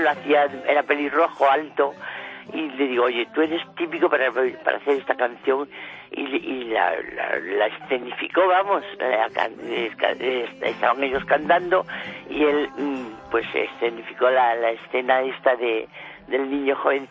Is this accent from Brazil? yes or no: no; Melilla, Spain; now in Málaga, Spain; Yo soy de Melilla.